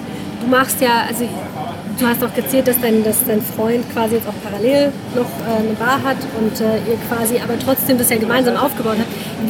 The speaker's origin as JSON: {"language": "German", "town": "Mannheim", "region": "Baden-Württemberg", "country": "Germany", "tie": "born or raised there", "said": "In meiner Heimat Mannheim, da würden sie wahrscheinlich auch alle kommen."}